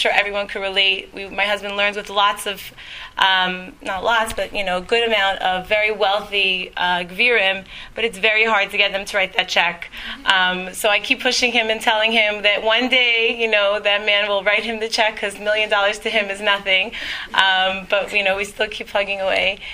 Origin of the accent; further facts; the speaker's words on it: Toronto, Ontario, Canada; I'm also from Toronto, Ontario. However, I'm south, very far south